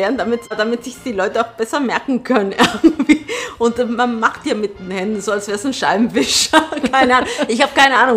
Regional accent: Argentina; Also für diejenigen, die mich nicht kennen, ich komme aus Argentinien.

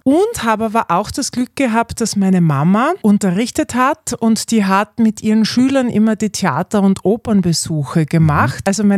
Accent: Graz, Styria, Austria; now in Vienna, Austria; Ich bin Grazerin und lebe jetzt mittlerweile schon mehr Zeit meines Lebens in Wien als in Graz, aber bin natürlich immer gern in der Heimat.

